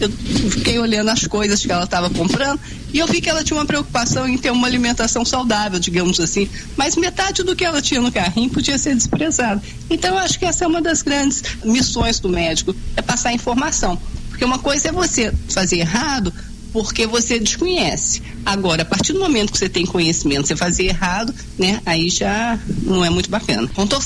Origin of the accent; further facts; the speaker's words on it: Belo Horizonte, Minas Gerais, Brazil; eu nasci em Belo Horizonte, e onde eu morava, no bairro que eu morava, que hoje é na Savassi